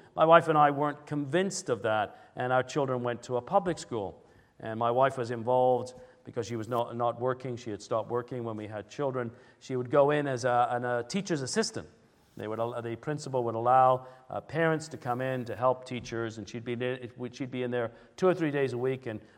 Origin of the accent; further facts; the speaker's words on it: Midlands, United Kingdom; I grew up in England, in the Midlands